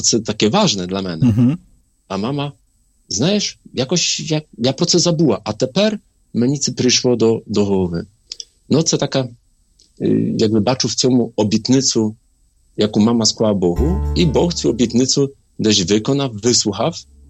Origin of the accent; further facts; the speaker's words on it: Grodziszów, Lower Silesian Voivodeship, Poland; also born or lived in Wrocław; Я народився в такому маленькому селі в Польщі. Тобто народився у Вроцлаві, але жив в такому селі Гродзішов. Це Дольнośląskie województwo в 1970 році